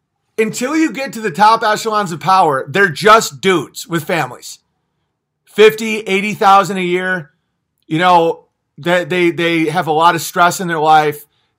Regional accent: United States; As an American, I don't like our political alliance with Israel.

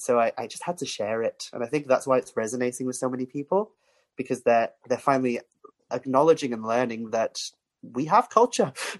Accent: Wales, United Kingdom; growing up on Anglesey, I was surrounded by circles of stone and standing stones and chambered

